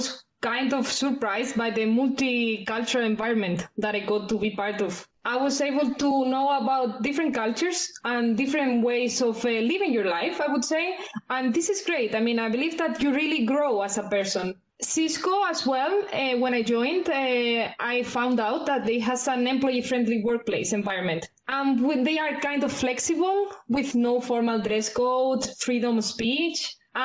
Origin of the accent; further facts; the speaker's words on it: Spain; English is a second language; now in Krakow, Poland; I'm from Spain